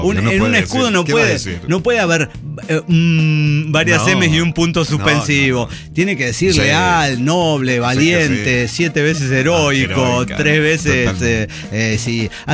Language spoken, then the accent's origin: Spanish; Cuauhtémoc, Chihuahua, Mexico; Bueno, por Chihuahua, por Cuauhtémoc, por mi tierra y donde conozco.